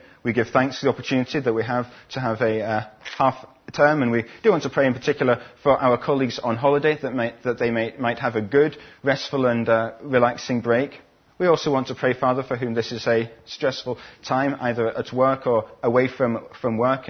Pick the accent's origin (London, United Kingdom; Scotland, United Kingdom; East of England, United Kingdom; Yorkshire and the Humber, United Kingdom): Scotland, United Kingdom; Scotland, where I'm from, about my family, or my education, or my work.